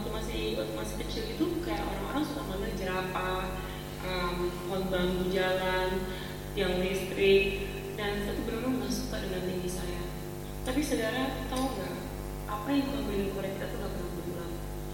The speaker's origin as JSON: {"language": "Indonesian", "region": "Bali", "country": "Indonesia", "tie": "born or raised there", "said": "Saya dibesarkan di Bali, dan lucunya waktu saya masih kecil tuh saya mengalami ya, menyenangkan masa kecil, cukup menyenangkan karena tinggal di pantai"}